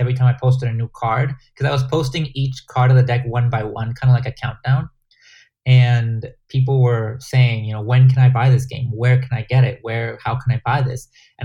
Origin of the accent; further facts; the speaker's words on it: Guatemala; I had my old game that I grew up in playing in Guatemala.